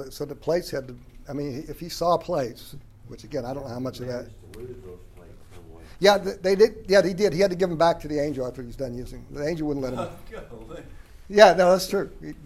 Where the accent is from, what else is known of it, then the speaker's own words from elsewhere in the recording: Phoenix, Arizona, United States; I grew up in the Phoenix area, and there's a city in the Phoenix area called Mesa, and that's a real strong Mormon area.